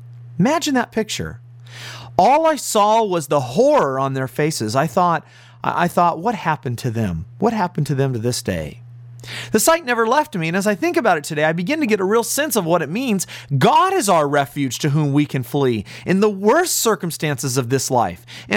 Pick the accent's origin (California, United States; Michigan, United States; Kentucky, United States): California, United States; I remember growing up in California